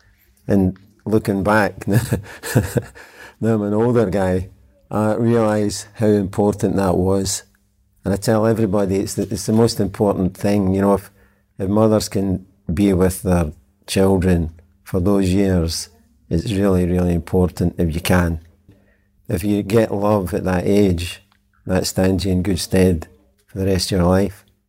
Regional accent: Glasgow, Scotland, United Kingdom; I'm from Glasgow.

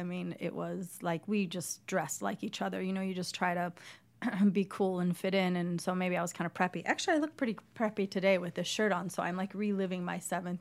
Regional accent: Illinois, United States; born there; also born or lived in West Virginia / Indiana / Ohio; Well, I was born in Illinois and I lived in West Virginia. I lived in Indiana, Ohio, so many places.

